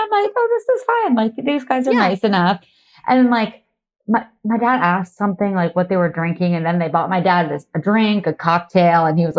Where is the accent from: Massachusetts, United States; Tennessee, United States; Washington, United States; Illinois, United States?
Massachusetts, United States; Okay, so I grew up in Massachusetts and I was living in New York.